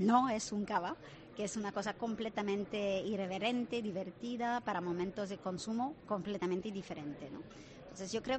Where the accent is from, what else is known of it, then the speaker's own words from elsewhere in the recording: France; accent: French; Spanish is a second language; como podéis ver, tengo un acento francés, o sea que no voy a hablar mal del champán nunca en la vida.